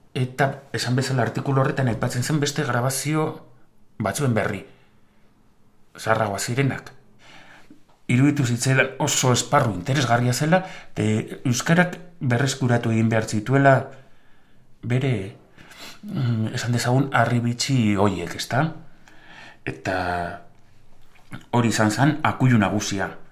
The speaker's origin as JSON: {"language": "Basque", "town": "Vitoria-Gasteiz", "region": "Basque Country", "country": "Spain", "tie": "born or raised there", "said": "arabarra. 49 urte ditut. 65 jaio nintzen, Gasteizen bertan, familia arabarra dut"}